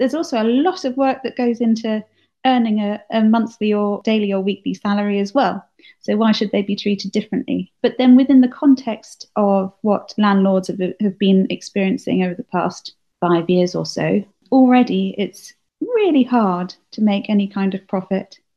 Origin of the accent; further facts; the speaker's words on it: United Kingdom; and there are always things to grumble about here, and maybe that's sort of part of what we like about being British.